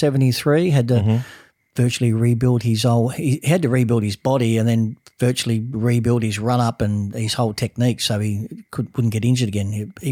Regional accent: Australia; I'm an Australian

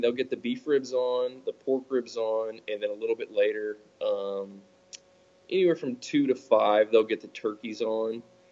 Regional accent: Lockhart, Texas, United States; So I was raised in Lockhart, Texas. You know, I went to high school there, spent my whole life there.

